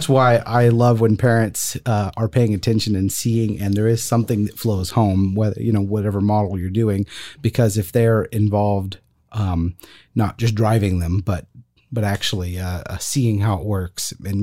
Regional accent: France; I grew up in France.

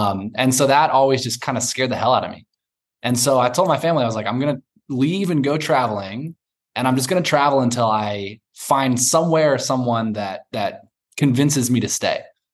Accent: Indianapolis, Indiana, United States; Indianapolis, Indiana. Yeah.

